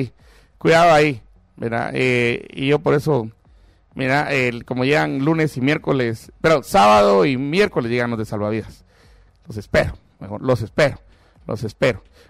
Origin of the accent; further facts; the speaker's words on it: Iztapa, Escuintla, Guatemala; Si hacen un aeródromo allá en mi pueblo, allá en Iztapa.